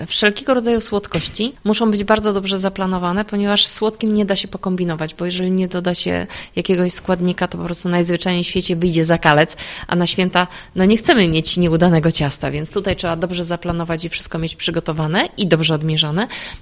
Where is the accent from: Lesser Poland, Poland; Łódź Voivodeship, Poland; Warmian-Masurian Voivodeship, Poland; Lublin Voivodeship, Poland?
Lesser Poland, Poland; now in Kraków, Poland; Ja pochodzę z Beskidu Niskiego, więc tutaj mam trochę wpływów też austriackich w mojej kuchni takiej domowej, ale tutaj w Krakowie, gdzie ja robię święta Bożego Narodzenia